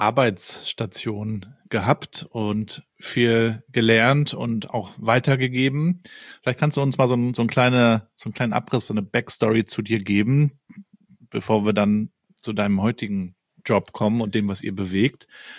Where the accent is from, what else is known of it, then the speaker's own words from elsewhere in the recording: Mecklenburg-Vorpommern, Germany; gerade bei uns in Mecklenburg-Vorpommern